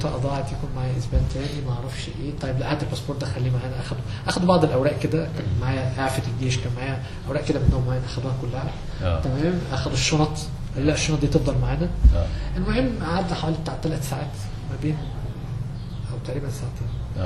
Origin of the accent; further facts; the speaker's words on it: Egypt; بس انا عشان مصري تمام فروقوني